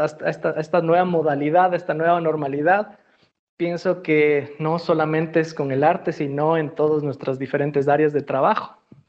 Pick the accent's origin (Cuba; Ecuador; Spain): Ecuador; born there; que me recuerda mucho a mi país natal, Ecuador